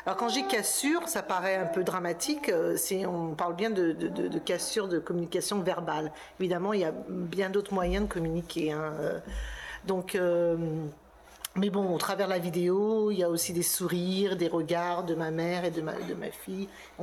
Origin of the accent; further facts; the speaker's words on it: France; de grandir, pour moi en tout cas en tant qu'Algérienne ou d'origine algérienne en France, c'était très dur, quoi.